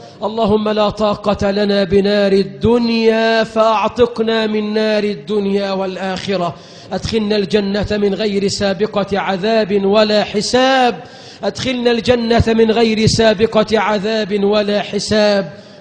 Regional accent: Egypt; اجعل بلدنا مصر خير البلاد

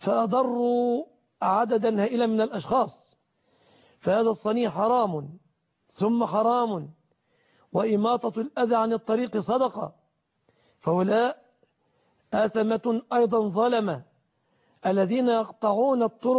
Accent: Egypt

